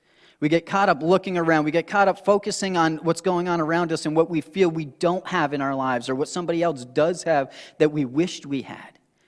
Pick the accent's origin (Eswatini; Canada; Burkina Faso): Canada; So many of you know I'm from Canada originally, and I went to school in Rochester.